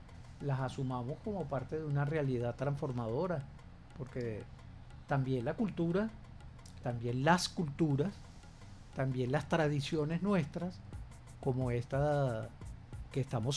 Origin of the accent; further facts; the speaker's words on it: Venezuela; lo que somos las venezolanas